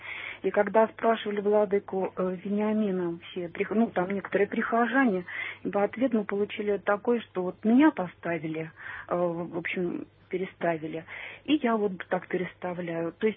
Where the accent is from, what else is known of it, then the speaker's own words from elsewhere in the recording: Penza Oblast, Russia; Я уроженка Пензенской области.